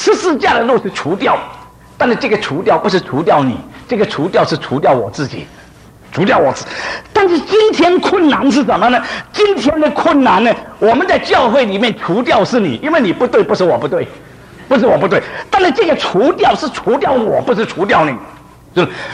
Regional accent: Xiamen, Fujian, China; 好像说我是厦门人，我叫我父亲我叫阿爸啊

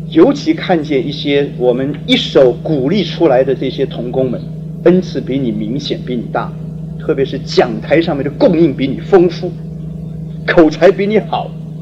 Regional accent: China; 我们中国人大概受中国宗教的这个传统的影响

